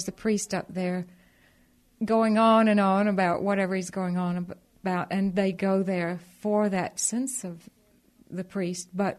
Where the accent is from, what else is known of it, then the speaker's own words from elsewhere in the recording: Georgia, United States; But even as a child growing up in Georgia, I always had an attraction toward Europe.